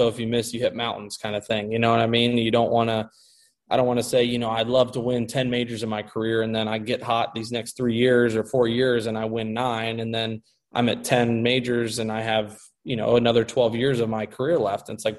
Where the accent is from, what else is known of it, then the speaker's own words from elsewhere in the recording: Louisville, Kentucky, United States; We, growing up in Louisville, Kentucky, we don't have any professional sports teams